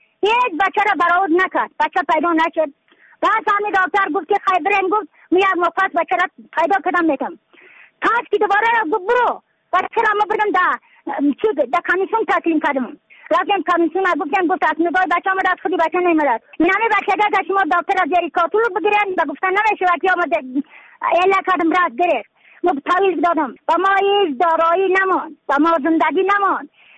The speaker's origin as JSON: {"language": "Persian", "region": "Badakhshan", "country": "Afghanistan", "said": "از بدخشان هستم، مرکز بدخشان، ولسوالی اکل پایان، قریه اینگ."}